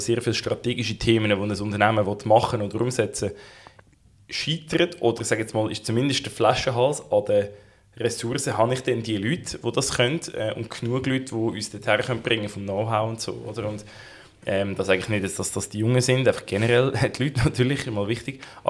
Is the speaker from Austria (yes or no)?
no; Central Switzerland, Switzerland; Und dann vielleicht später wieder zurückziehen, ich meine, bei uns in der Zentralschweiz wieder zurück aufs Land oder auf Nidwalden oder so.